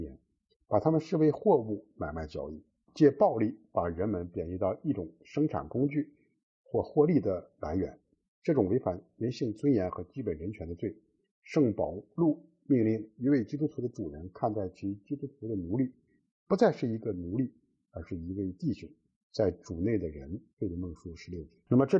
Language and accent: Chinese; China; 我们亚洲人哈，包括我们中国人在内呢，大概投机的心理都是比较重的，